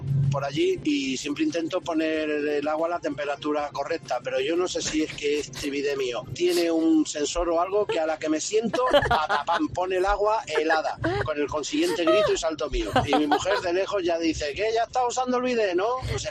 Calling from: Barcelona, Catalonia, Spain; de Barcelona.

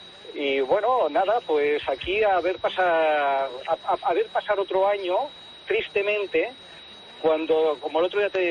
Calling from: Badalona, Catalonia, Spain; de Badalona.

